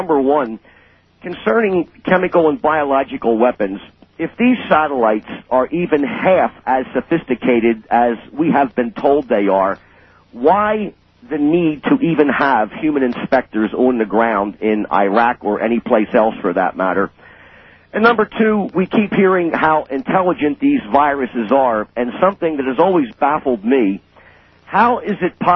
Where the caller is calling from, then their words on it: Oakland, New Jersey, United States; I'm calling from Oakland, New Jersey.